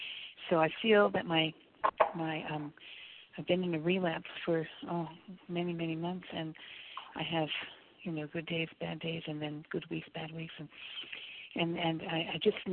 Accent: Beit Shemesh, Jerusalem District, Israel; from Israel, Beit Shemesh.

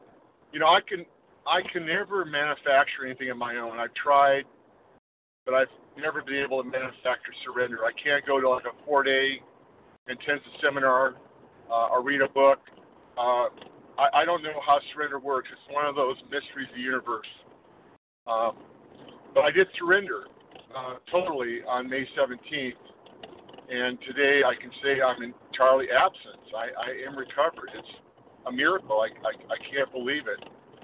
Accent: California, United States; I'm from Northern California.

